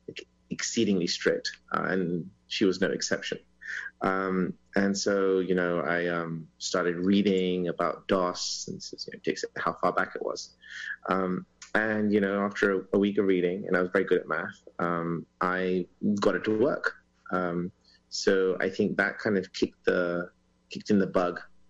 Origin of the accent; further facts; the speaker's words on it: London, United Kingdom; So, as my accent probably gives away, I'm a Brit. So I was born and brought up in North London.